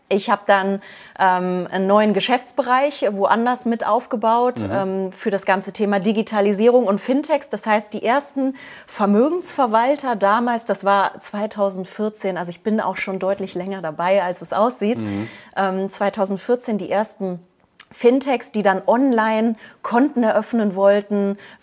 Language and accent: German; Solingen, North Rhine-Westphalia, Germany; moved away as an adult; Ich komme ja aus Solingen ursprünglich und bin dann nach München gezogen für den Job